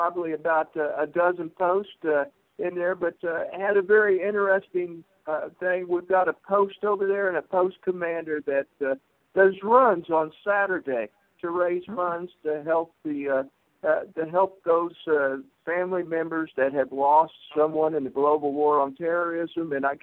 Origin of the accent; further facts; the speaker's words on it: Georgia, United States; I'll be going down to my homecoming here in my home state of Georgia at Callaway Gardens in the Fort Benning, Columbus, Georgia area.